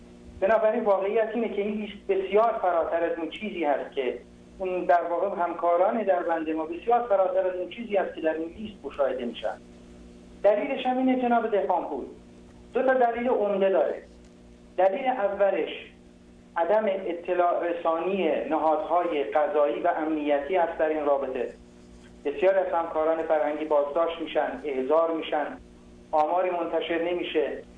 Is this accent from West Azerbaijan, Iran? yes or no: yes; Mahabad, West Azerbaijan, Iran; اون چیزی که شهر خودمون توی مهابات من داشتم